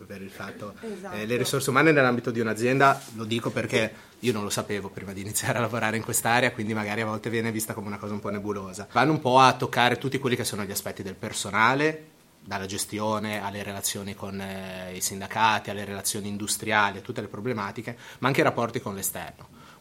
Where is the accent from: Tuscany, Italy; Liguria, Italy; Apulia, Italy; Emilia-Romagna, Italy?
Liguria, Italy; Casella; io stesso, e lo dico sempre come aneddoto, sono di Casella